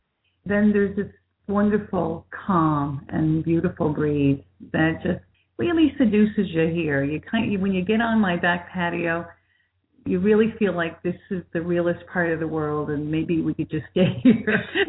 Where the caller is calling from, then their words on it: Conception Bay South, Newfoundland and Labrador, Canada; I'm calling in from Conception Bay South, Upper Gully, in Newfoundland and Labrador.